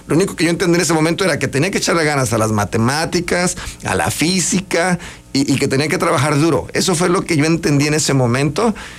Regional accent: Tuxtla Gutiérrez, Chiapas, Mexico; born there; Somos cinco hermanos. Todos nacimos en Tuxtla Gutiérrez. Cuatro varones, una mujer.

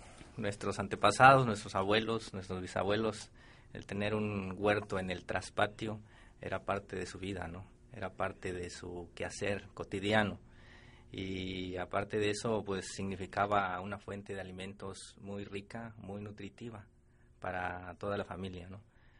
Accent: Plan de Ayala, Chiapas, Mexico; yo soy originario de un ejido que se llama Plan de Ayala. Es municipio de acá de Tuxtla Gutiérrez. Está rumbo al municipio de Riozábal, en la orilla de la ciudad.

